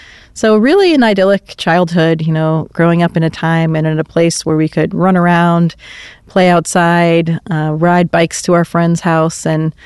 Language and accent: English; Caribou, Maine, United States; My father was from Israel, and we grew up again in Caribou with, I had four siblings, so I'm the youngest of three sisters and one brother.